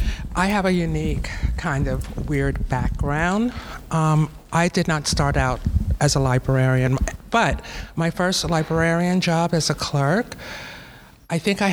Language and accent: English; New York, United States; I went to college in New York. I'm from New York originally. I attended Fordham University.